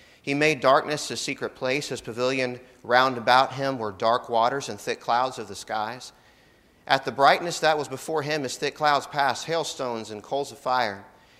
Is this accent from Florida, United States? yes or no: yes; Ocala, Florida, United States; We've lived in between here and my hometown in Ocala, and it's great to be back in Haines City.